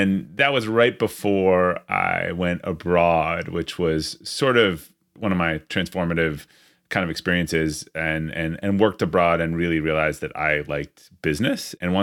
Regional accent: Brookline, Massachusetts, United States; I grew up outside of Boston, a town called Brookline, so right outside of Boston.

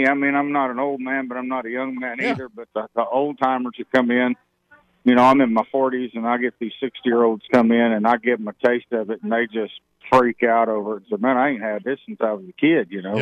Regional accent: Texas, United States; I grew up in Central Texas and grew up cutting meat around a bunch of old Germans. And I always remember them doing it, but our climate down here in South Texas is just not conducive to what they did.

